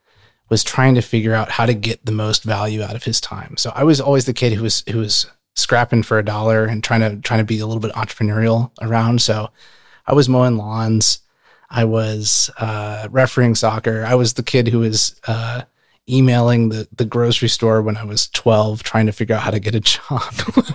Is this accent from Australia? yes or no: no; South Bend, Indiana, United States; Which was funny for me because I grew up in South Bend.